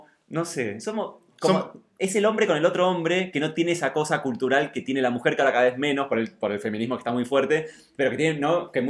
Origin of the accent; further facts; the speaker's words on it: Buenos Aires, Argentina; Yo vengo de Buenos Aires. Para mí nada es peligroso.